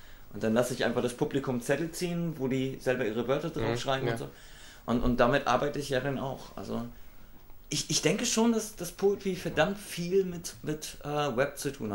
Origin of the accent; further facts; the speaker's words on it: Berlin, Germany; Also her aus Rudow Neukölln. Ja. Ich bin 38